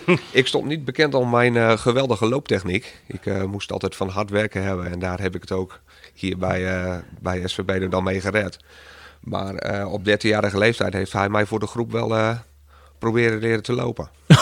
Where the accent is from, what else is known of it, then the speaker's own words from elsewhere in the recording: Bedum, Groningen, Netherlands; ik hoef maar te zeggen dat ik bij collega's dat ik uit Bedum kom en dan weten ze genoeg.